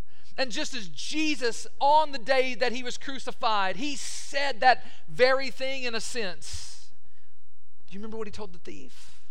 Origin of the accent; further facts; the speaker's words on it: Bowling Green, Kentucky, United States; I grew up in Bowling Green, Kentucky, just down the road from Mammoth Cave.